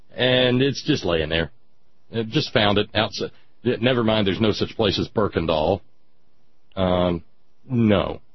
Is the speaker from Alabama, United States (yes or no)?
yes; Alabama, United States; Well, for a little Baptist boy like me growing up in Alabama, it was an early and delightful introduction to the church.